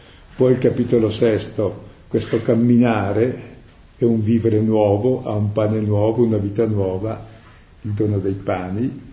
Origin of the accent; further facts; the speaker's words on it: Lombardy, Italy; li capisco anch'io che sono della Valtrompia